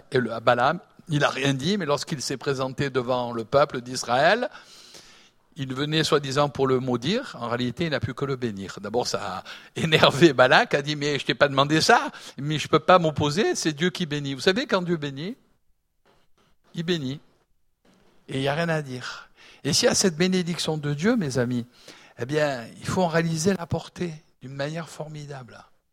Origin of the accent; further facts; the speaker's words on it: Nice, Provence-Alpes-Côte d'Azur, France; born there; Elle est revenue sur Nice, c'est pour ça que je suis né à Nice.